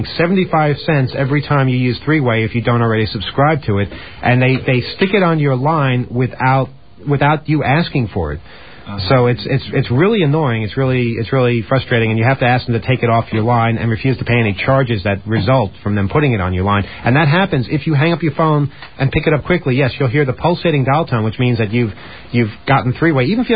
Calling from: Arlington, Virginia, United States; Maybe because I'm calling from Virginia and I'm using long distance.

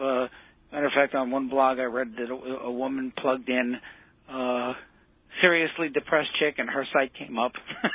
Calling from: New York, United States; Rockland County, New York.

